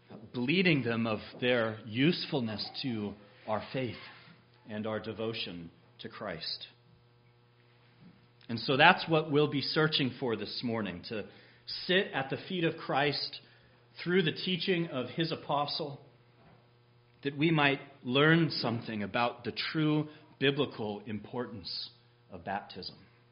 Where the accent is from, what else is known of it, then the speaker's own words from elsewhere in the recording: West Coast, United States; And I grew up on the West Coast, so you'll forgive the illustration.